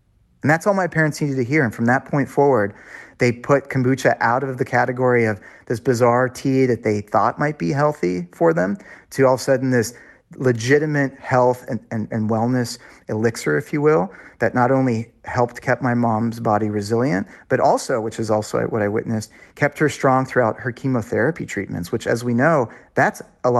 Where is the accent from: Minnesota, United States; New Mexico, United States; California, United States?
California, United States; Los Angeles; I was raised here in Los Angeles by two very spiritual and holistic parents